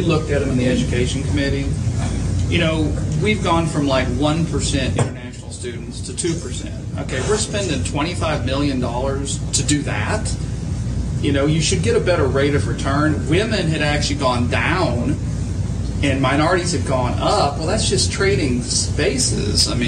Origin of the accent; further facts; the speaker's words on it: Houston, Texas, United States; You know, I grew up in Houston, probably one of the most diverse towns you will ever see.